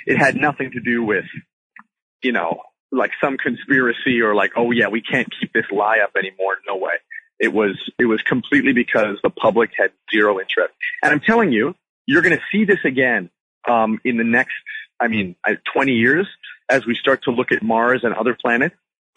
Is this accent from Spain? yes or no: no; Canada; I shouldn't say we because I'm Canadian